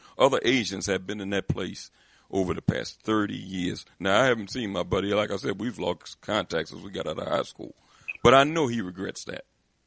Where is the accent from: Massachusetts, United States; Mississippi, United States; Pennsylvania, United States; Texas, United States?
Pennsylvania, United States; Philadelphia; his uncle owned a sandwich shop in my neighborhood down in South Philadelphia. I'm from Philadelphia here, Pennsylvania.